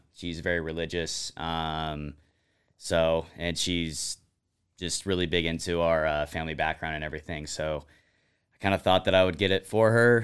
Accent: Seattle, Washington, United States; now in Boise, United States; I'm from Seattle, Washington.

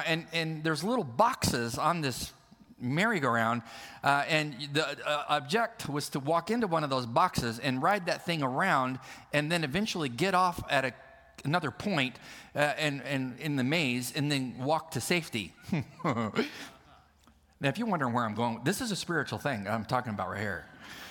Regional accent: El Centro, California, United States; to the county fair in El Centro, California, where I grew up on the Mexican border.

